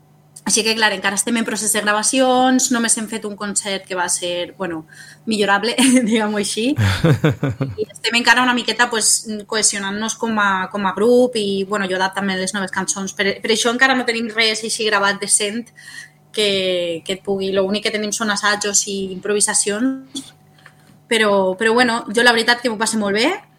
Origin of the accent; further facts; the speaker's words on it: Valencia, Valencian Community, Spain; born there; Jo, bueno, he nascut a València, que allí és una terra que els músics, o ets músic o és fallera, no hi ha res.